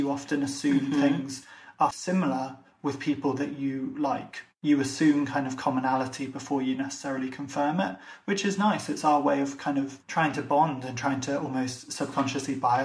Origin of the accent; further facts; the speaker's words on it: Ireland; unless they've realised that I'm Irish or I've mentioned something.